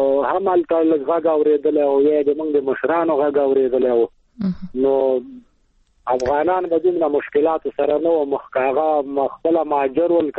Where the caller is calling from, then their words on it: Laghman, Afghanistan; همدرد من لغمان